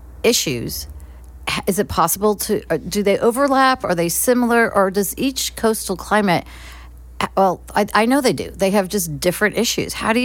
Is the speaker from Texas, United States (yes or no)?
no; California, United States; I'm from the Bay Area.